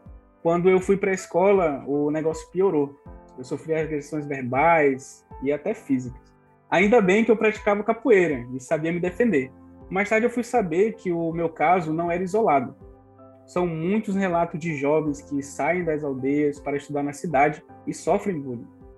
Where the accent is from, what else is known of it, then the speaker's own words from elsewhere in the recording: Manaus, Amazonas, Brazil; Eu não falo 100% do meu idioma, porque eu fui criado em Manaus. A minha mãe saiu da aldeia um pouco antes de eu nascer, junto com meus avós, por causa das complicações na gravidez.